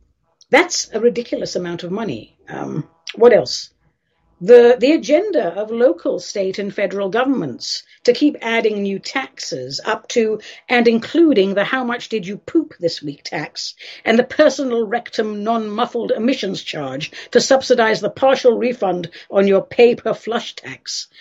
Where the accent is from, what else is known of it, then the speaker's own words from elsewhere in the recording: United Kingdom; now in United States; I mean, I'm an American now, but obviously I'm from Britain, and I feel like I have one foot there and one foot here